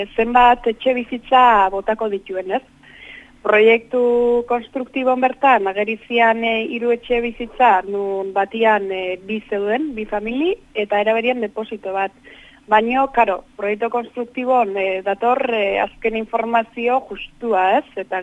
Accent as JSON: {"language": "Basque", "region": "Basque Country", "country": "Spain", "said": "Bereziki Tolosaldekoa naiz"}